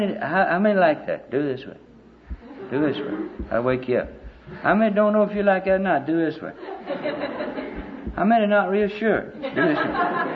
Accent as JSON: {"language": "English", "region": "Alabama", "country": "United States", "tie": "born or raised there"}